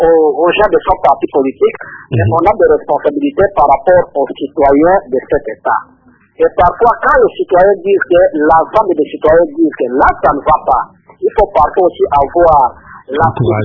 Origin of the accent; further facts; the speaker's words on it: Bandundu, Kwilu, DR Congo; Moi, j'ai grandi à Bandunduville. Je connais Kikwit. Je connais ma province.